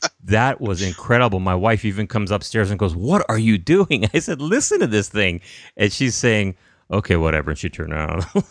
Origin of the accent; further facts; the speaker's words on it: California, United States; I know. We're from California.